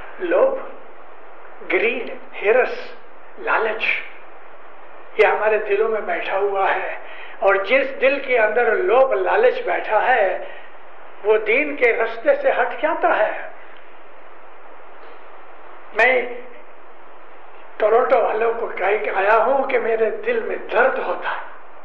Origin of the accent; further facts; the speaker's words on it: Amritsar, Punjab, India; میں خود پنجابی ہوں، امرتسر کا.